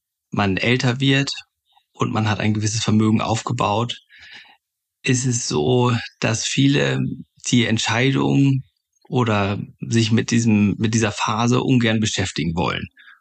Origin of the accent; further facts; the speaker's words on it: Lower Saxony, Germany; accent: North German; im Norden, das ist nicht die Himmelsrichtung, sondern die Stadt Norden, direkt hier an der Nordseeküste. Bin Waschechter aus Friese, von daher entschuldige ich auch vorab schon meinen kleinen Dialekt. Also das Norddeutsche wird meistens unbeirrbar hörbar.